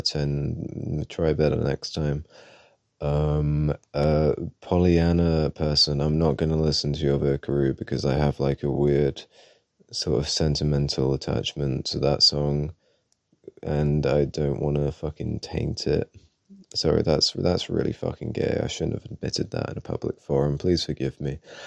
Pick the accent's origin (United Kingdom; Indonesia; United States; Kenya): United Kingdom; are always the ones who bully me the hardest for being British.